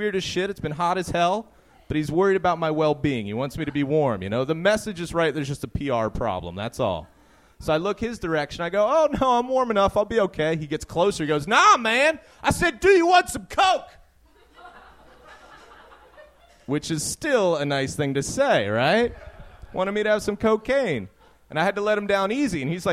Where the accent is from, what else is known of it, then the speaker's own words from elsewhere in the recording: Baltimore, Maryland, United States; Guys, I am down from Baltimore. I know Brandon besmirched my fine city, but how do you guys feel about Baltimore?